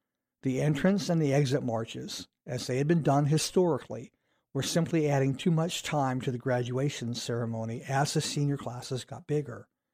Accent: Columbus, Georgia, United States; now in Grand Marais, United States; I've lived in Grand Marais for 24 years, but I am not originally from Minnesota. I grew up in Columbus, Georgia, which is a town about 100 miles southwest of Atlanta and 100 miles directly east of Montgomery, Alabama.

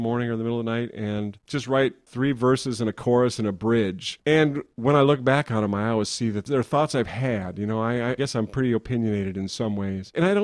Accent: Marshall, Minnesota, United States; I grew up in Marshall, Minnesota.

